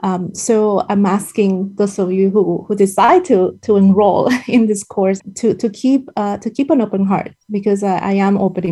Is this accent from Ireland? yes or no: no; Dominican Republic; And I come from the Dominican Republic, a country that has become known for its hairdressers and hair making and hair doing.